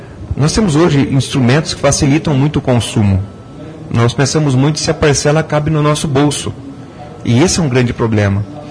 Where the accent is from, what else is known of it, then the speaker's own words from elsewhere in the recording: Maringá, Paraná, Brazil; Nós somos de Maringá, e Maringá tem que ser diferente.